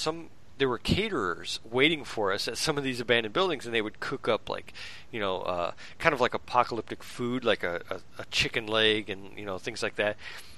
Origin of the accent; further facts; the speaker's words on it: Indiana, United States; So I'm about probably 6 hours from Indianapolis. So I grew up there in Indiana.